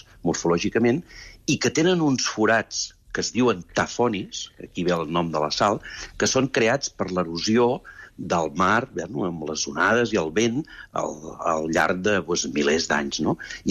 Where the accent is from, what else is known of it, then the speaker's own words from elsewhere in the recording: Girona, Catalonia, Spain; also born or lived in Llançà; jo sóc de Girona, sóc gironí, però tinc la sort que des de petit he estat a Llançà, on ja els avis hi tenien casa